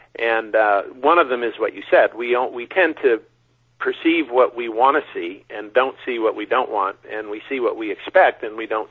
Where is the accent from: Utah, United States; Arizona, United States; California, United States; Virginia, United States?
California, United States; When I grew up out in the Mojave Desert